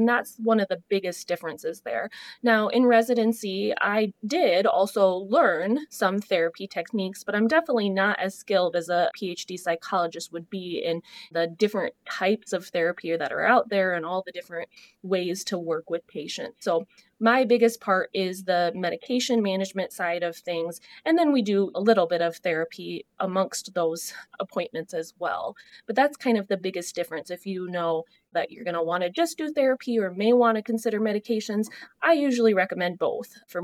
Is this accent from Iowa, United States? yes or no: yes; Hanlontown, Iowa, United States; So I grew up in Hanlontown, Iowa, graduated from Manly High School, and then I did my undergrad at University of Northern Iowa.